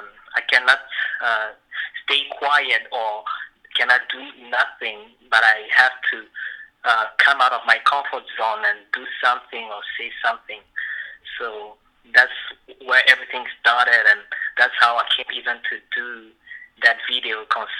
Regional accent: Burundi; born there; moved away; yes, I was born in Burundi and I left there like more than 10 years ago.

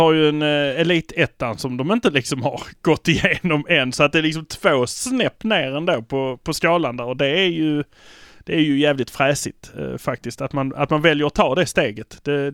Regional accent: Malmö, Skåne, Sweden; vi har en stor fördel, och det är att vi är från Malmö.

